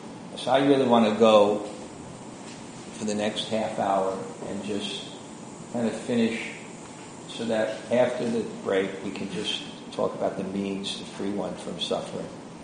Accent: the South, United States; accent: southern; forgive my southern accent. I got it, it's really hard.

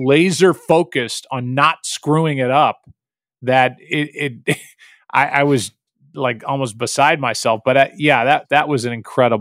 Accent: St. Louis, Missouri, United States; Well, that's Chicago because I'm from St. Louis.

